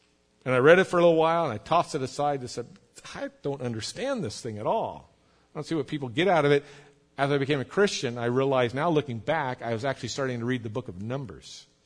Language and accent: English; United States; Well, I'm an American, born red-blooded American.